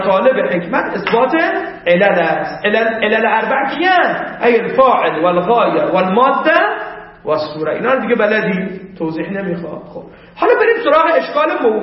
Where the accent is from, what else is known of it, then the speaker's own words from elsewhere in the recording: Ahvaz, Khuzestan, Iran; گفت کجا؟ گفتم آقا ما از اهواز اومدیم.